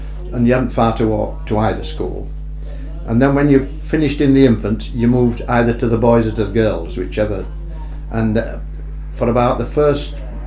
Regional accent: Grimthorpe, Yorkshire and the Humber, United Kingdom; I was born in Grimthorpe near Barnsley, which is a mining village, and I lived there. All my single life, and then I got married while we lived there.

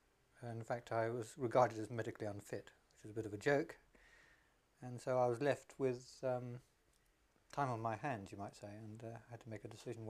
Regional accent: Beckenham, London, United Kingdom; born there; I was born in Beckenham, South London, April the 4th, 1937.

